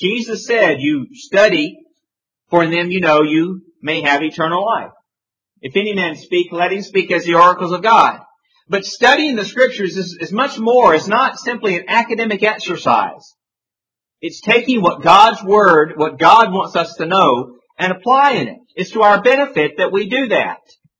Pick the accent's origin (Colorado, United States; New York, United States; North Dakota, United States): Colorado, United States; Denver; I'm from Denver. We've won two Super Bowls in a row.